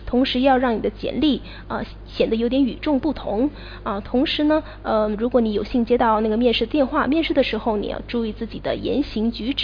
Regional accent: Guangdong, China; 我是潮汕人，所以我们每年的春节呢，和别的地区有一些不同的地方

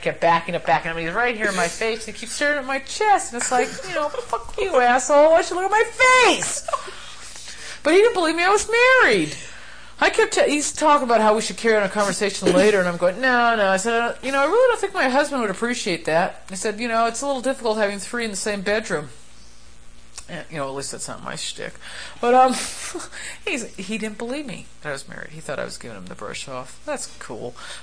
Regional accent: Switzerland; I grew up in the Swiss Alps. You know, we have been here our whole lives

